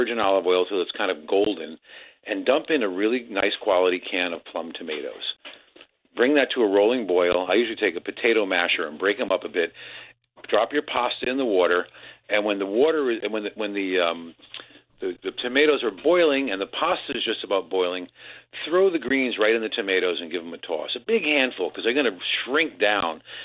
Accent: New Haven, Connecticut, United States; I grew up in Connecticut, and there's a lot of Neapolitans and Calabrese in my hometown of New Haven.

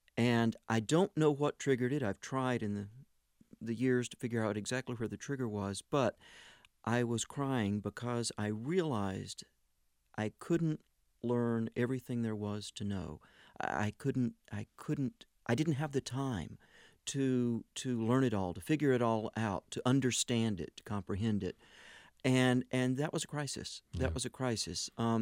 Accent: Mayberry, North Carolina, United States; Well, it was a very different place at that time than it is now. It's grown and developed during my 30-year absence, but small hometown America, very much that quintessential American hometown.

